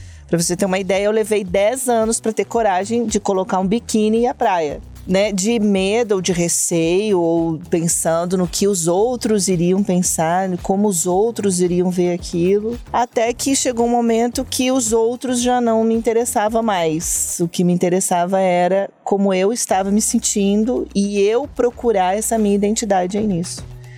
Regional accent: Erechim, Rio Grande do Sul, Brazil; Sou gaúcha. De Erechim, região norte lá do estado.

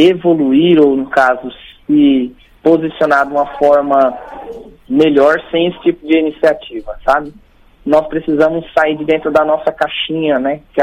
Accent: Mato Grosso do Sul, Brazil; nós somos do Cerrado, né, aqui no Mato Grosso do Sul.

